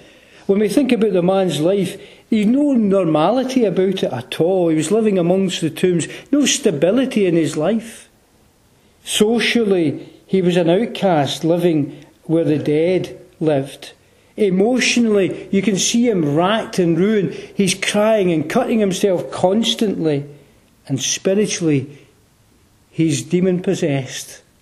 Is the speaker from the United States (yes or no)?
no; Glasgow, Scotland, United Kingdom; I grew up in Glasgow, and we lived in a little tenement building.